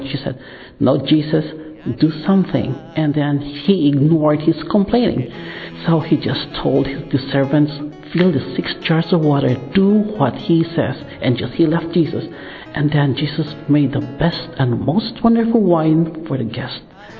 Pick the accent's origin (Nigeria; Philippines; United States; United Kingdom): Philippines; I am from the Philippines.